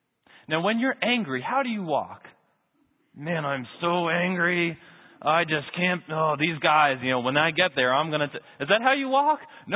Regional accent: Long Island, New York, United States; I had a bus driver, a school bus driver growing up on Long Island

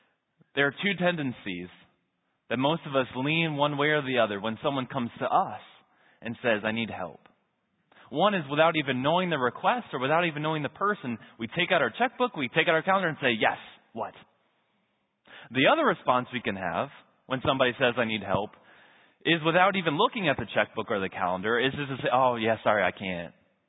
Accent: Long Island, New York, United States; I had a bus driver, a school bus driver growing up on Long Island

